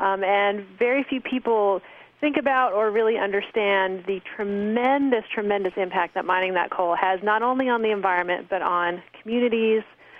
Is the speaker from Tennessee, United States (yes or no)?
yes; Tennessee, United States; I grew up in East Tennessee, right outside of the Great Smoky Mountains National Park